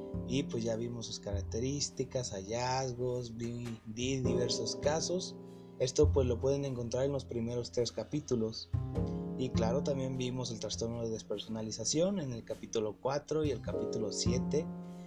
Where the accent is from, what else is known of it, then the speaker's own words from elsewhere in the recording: Mexico; born there; mi país natal, México.